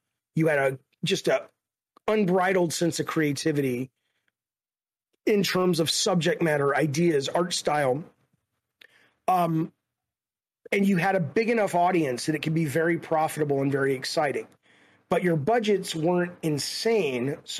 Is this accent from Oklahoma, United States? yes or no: no; Alabama, United States; because of growing up in Alabama and just how conservative and racist and, you know, religious it was. And I just didn't like that. I love aspects of the South, but I obviously hate those aspects of the South.